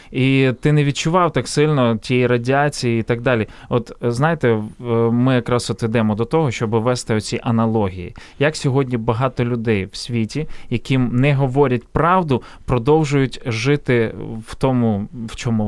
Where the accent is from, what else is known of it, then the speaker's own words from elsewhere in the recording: Ivankiv, Kyiv Oblast, Ukraine; born there; now in Kyiv, Ukraine; в Києві живу, але народився я в місті Іванків.